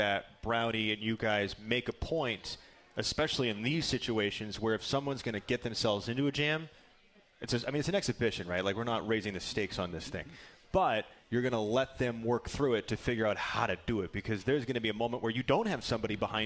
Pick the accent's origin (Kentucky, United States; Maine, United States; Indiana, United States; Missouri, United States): Maine, United States; I'm from Maine. I can try to help you out with that Northeastern thing.